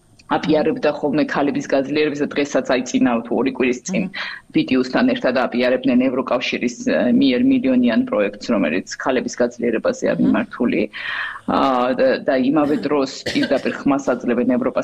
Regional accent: Sokhumi, Abkhazia, Georgia; მე სოხუმიდან ვარ, სოხუმში აშენებული

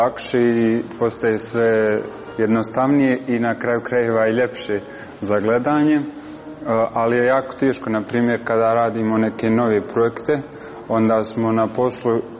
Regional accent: Bosnia & Herzegovina; Ja sam prvi iz Bosne poslije 10 godina.

